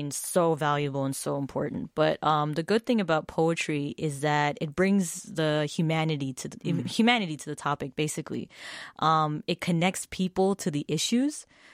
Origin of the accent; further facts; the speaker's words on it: Hawaii, United States; also born or lived in Marshall Islands / California; So I was born in the Marshall Islands, and me and my family moved to Hawaii. So in Hawaii, that's where I grew up. And then I went to college in California.